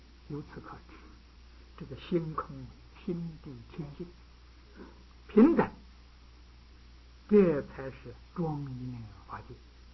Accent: China; 这两位啊，是我们中国人呢常讲的叫不要无常黑无常

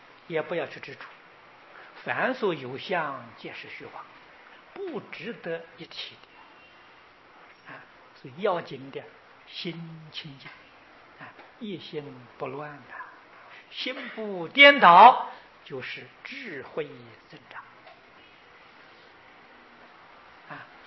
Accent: China; 我们中国人俗话说啊，三人同心，其利断金啊

